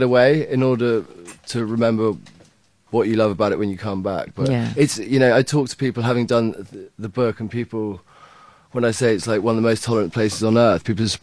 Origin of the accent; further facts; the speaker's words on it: London, United Kingdom; I was born in Shepherd's Bush.